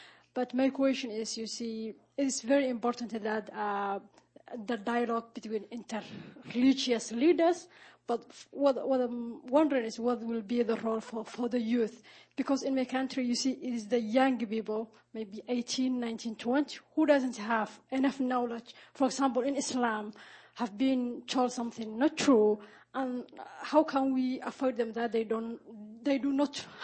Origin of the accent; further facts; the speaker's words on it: Somalia; I'm from Somalia.